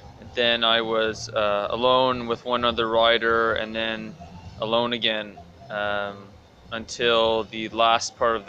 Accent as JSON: {"language": "English", "town": "Montreal", "region": "Quebec", "country": "Canada", "said": "I'm 25 years old. I'm from Montreal, Quebec, Canada."}